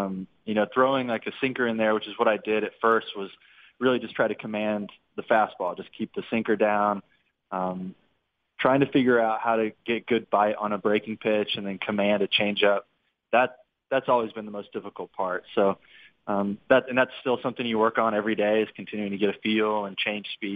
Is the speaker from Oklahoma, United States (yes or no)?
no; Tennessee, United States; No, I grew out in the country. I grew up about an hour outside of the closest, what we would call major city, which is Chattanooga.